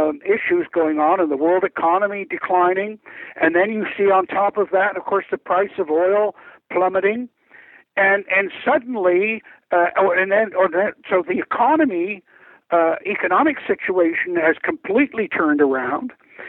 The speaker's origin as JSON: {"language": "English", "country": "Canada", "said": "As a Canadian, you might remember"}